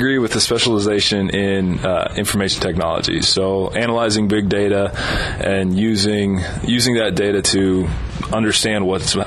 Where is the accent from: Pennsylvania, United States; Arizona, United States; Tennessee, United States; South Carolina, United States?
Arizona, United States; Tucson; I'm actually from Arizona. So I grew up in Tucson.